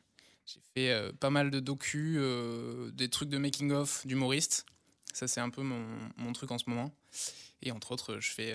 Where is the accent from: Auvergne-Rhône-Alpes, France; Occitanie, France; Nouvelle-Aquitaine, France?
Occitanie, France; Montauban; moved away as an adult; now in Paris, France; Moi, je suis montalbanais. De toute façon, on est tous les deux nés à Montauban.